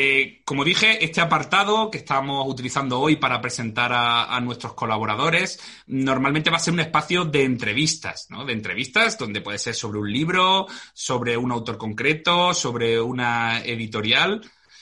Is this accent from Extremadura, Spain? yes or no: no; Úbeda, Andalusia, Spain; porque los dos somos de Úbeda